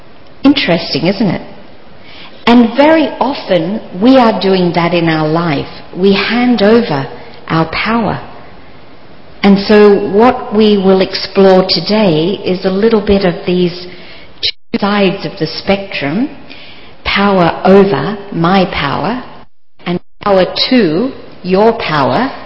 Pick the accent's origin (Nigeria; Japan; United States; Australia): Australia; because I'm from Australia.